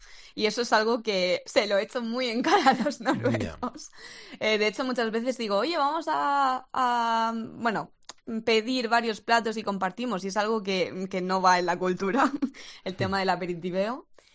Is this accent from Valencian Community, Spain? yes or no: yes; Albatera, Valencian Community, Spain; Yo soy de Alicante, De un pueblecito que se llama Albatera en la Vega Baja.